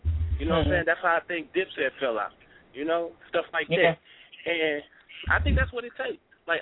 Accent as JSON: {"language": "English", "town": "St. Louis", "region": "Missouri", "country": "United States", "said": "I think it takes, I'm from St. Louis, right?"}